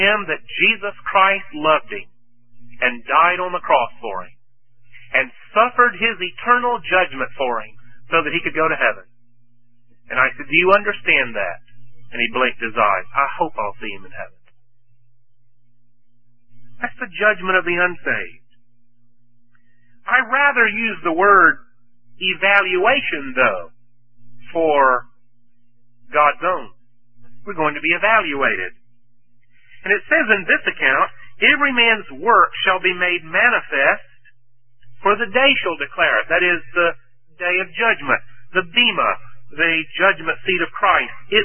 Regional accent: Washington, Georgia, United States; Back in my hometown of Washington, Georgia, which is outside of Augusta

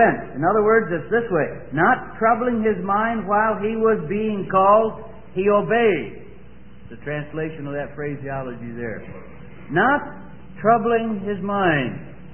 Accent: Scotland, United Kingdom; but being a Scotsman, I soon found that pretty soon the wide ones come back again

